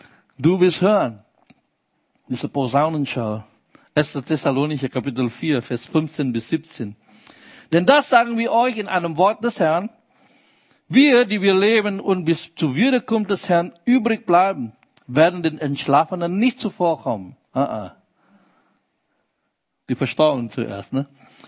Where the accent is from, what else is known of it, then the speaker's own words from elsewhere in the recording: Indonesia; Meine Indonesien, wo ich herkomme, das größte muslimische Land der Welt